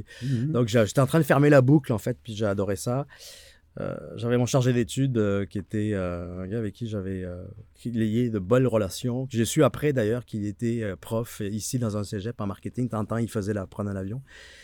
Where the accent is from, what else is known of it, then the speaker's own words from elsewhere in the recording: France; now in Canada; Nous, on vient ici, en Amérique du Nord, par le Québec, parce qu'en France, on est pourri en anglais.